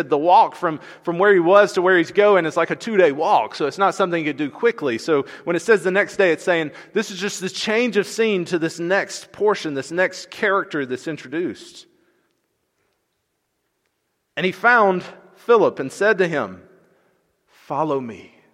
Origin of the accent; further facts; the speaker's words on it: Lynette, Alabama, United States; It's kind of my perspective where I grew up in Lynette, Alabama. Can anything good come out of Lynette, Alabama?